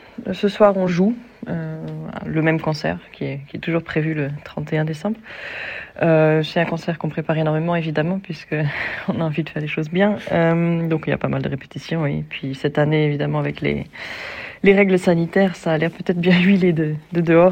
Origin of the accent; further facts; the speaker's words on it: France; en tant que Française